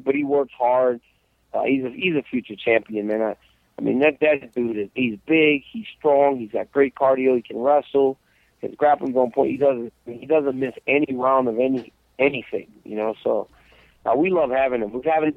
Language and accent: English; United States